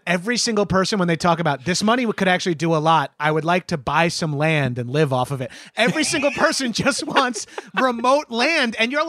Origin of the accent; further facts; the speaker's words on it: New York, United States; I'm from Long Island. We don't even have woods on Long Island, really.